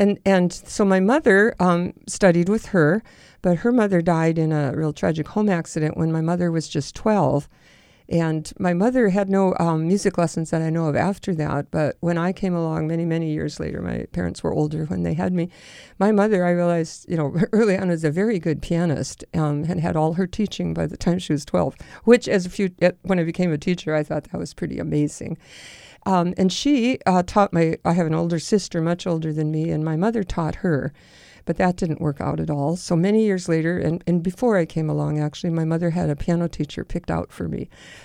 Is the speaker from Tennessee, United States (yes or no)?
no; Bismarck, North Dakota, United States; and in my hometown of Bismarck, North Dakota. That was very meaningful.